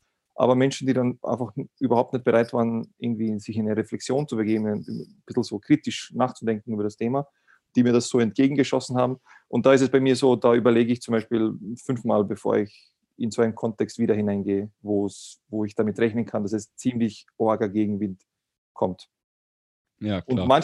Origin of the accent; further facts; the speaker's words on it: Austria; als wie bei uns in Österreich. Ich rede jetzt von Österreich.